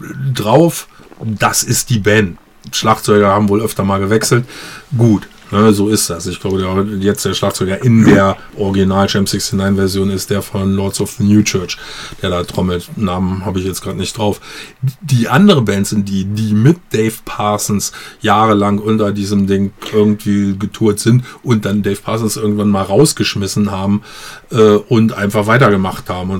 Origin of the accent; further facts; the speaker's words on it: Lower Saxony, Germany; Habe ich damals als Jugendlicher in Niedersachsen irgendwie konnte man auch noch Radiosendung vom